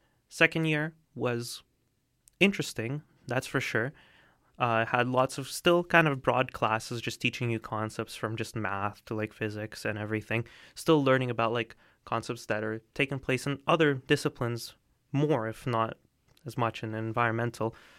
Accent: Vancouver, British Columbia, Canada; Growing up in Vancouver, I'm lucky to be surrounded by some of the most pristine nature, beautiful mountains to the sea just beside us.

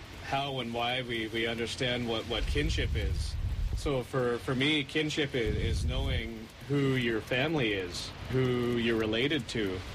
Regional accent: British Columbia, Canada; sometimes people will say I'm from Comox or Sliamon, or generally I spend most of my life growing up on the Qualicum First Nation Res, which sits along the Big Qualicum River, where we are currently residing.

